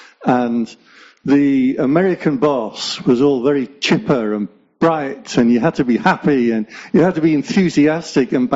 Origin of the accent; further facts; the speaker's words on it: England, United Kingdom; So I'm English, and we don't like being happy.